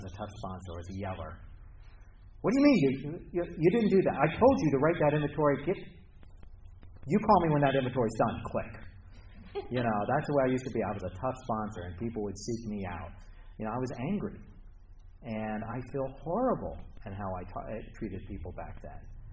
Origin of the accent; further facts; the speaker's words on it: United States; I'm an American. We're bigger people than the French.